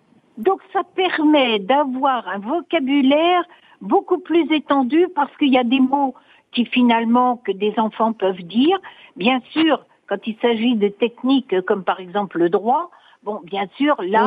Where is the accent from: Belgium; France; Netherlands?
Netherlands; Rotterdam, South Holland; quand je parle avec des Néerlandais, on me dit mon origine, que je suis de Rotterdam.